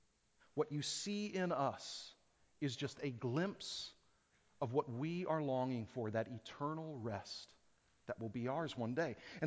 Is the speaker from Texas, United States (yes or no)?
yes; Houston, Texas, United States; I grew up in Houston, Texas.